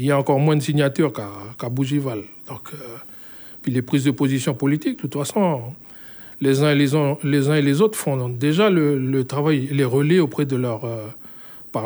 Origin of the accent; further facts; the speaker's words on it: Hienghène, North Province, New Caledonia; ce n'est pas parce que je suis des Yengen que je n'ai pas le droit de venir ici au Sud et d'habiter dans le Sud